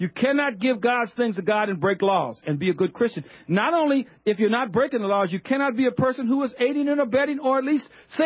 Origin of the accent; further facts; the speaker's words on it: Oakland, California, United States; I'm an American, and I have the right to say that with no hyphen, and I'm never going to go back to some place I'm not from. If you want to deport me to Oakland.